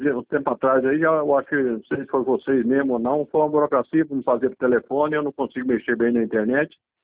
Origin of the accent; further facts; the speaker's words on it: Rio de Janeiro, Brazil; eu sou do norte do estado do Rio, estou de Itapirura